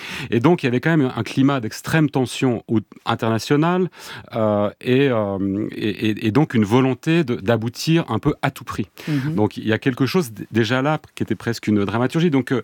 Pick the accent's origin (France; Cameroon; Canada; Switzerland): Switzerland; Lausanne, Vaud; Je viens de Lausanne.